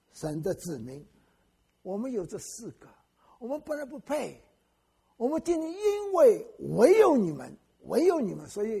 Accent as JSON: {"language": "Chinese", "country": "China", "said": "新约很好记，神给我们中国人特别，39、27嘛，你记住这样子。"}